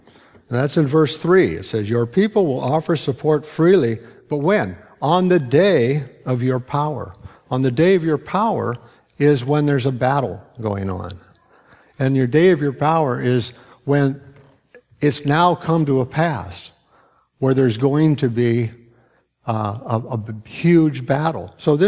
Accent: England, United Kingdom; The crusaders tried it. I'm English, so those are my people.

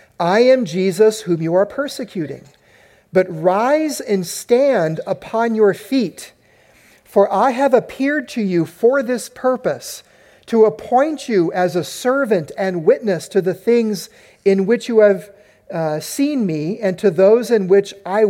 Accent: Anaheim, California, United States; And I was raised in the suburbs. I was raised in Anaheim.

